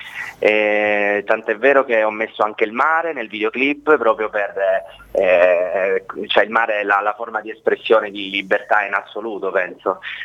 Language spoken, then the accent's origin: Italian; Marsala, Sicily, Italy; now in Rome, Italy; Io sono di Marsala, ma non mi trovo a Marsala.